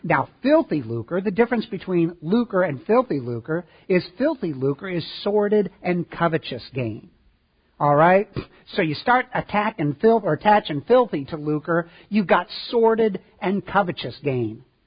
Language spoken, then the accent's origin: English; Illinois, United States; I grew up in Illinois, and in Illinois, in southern Illinois, there is open pit coal mining.